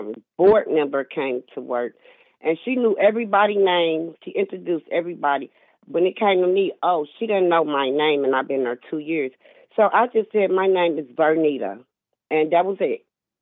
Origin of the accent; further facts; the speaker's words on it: St. Louis, Missouri, United States; now in Kentucky, United States; I'm from St. Louis, Missouri. I've been in Kentucky 2 years